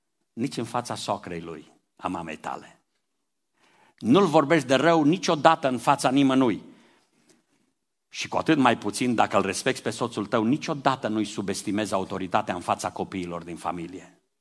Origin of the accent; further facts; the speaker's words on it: Transylvania, Romania; Să știți că și eu sunt ardelean. Eu vin și respir aer bun aici când vin la Cluj. Sunt ardelean